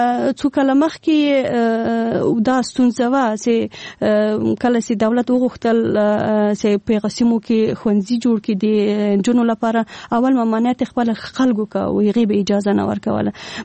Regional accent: Paktika, Afghanistan; نفرو کې یوازینی کس د پکتیکا و زه وم.

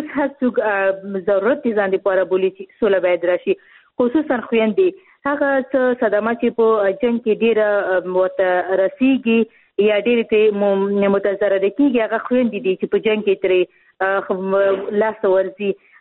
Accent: Khost, Afghanistan; زه خپل د خوست یم

